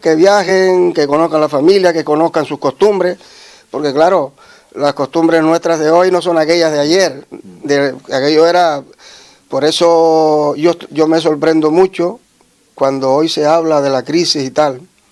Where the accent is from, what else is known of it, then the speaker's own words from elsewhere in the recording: La Orotava, Canary Islands, Spain; Sí, yo soy de La Rotava, de Tenerife, sí.